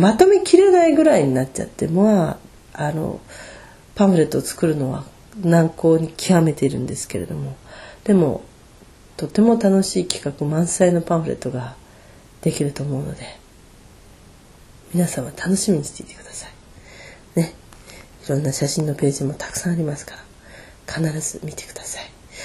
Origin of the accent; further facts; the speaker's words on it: Machida, Tokyo, Japan; 私はもうずっと東京都町田市鶴川でしか生まれ育ってなかったわけですから